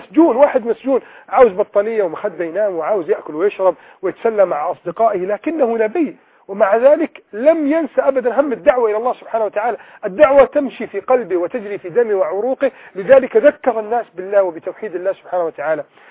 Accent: Egypt; بلدنا مصر

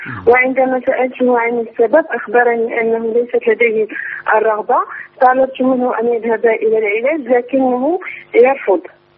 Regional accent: Morocco; انا من المغرب، انا متزوجه.

